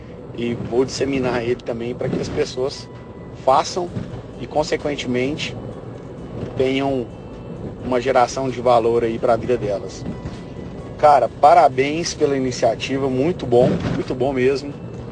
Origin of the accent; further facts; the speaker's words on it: Uberlândia, Minas Gerais, Brazil; sou de Uberlândia, Minas Gerais